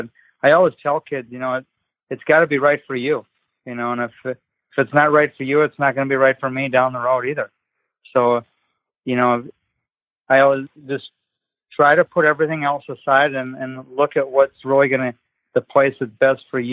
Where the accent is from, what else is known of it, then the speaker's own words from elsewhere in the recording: Bismarck, North Dakota, United States; the size of the community was a little bit similar to where we grew up in Bismarck.